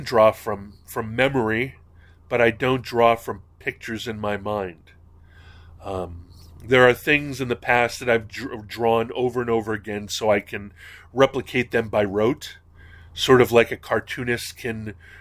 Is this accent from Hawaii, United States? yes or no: yes; Hawaii, United States; I'm an only child, which means, and I grew up in Hawaii without any extended family.